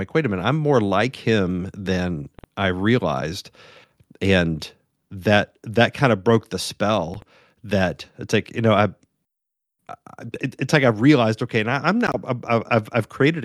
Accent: West Virginia, United States; It's like, yeah, I'm from West Virginia. This is that my family is, you know, from, you know, they're country folks

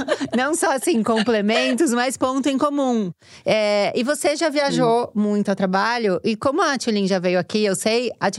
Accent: Águas de São Pedro, São Paulo, Brazil; Eu cresci em Águas de São Pedro, então… E meus avós, que eram de lá

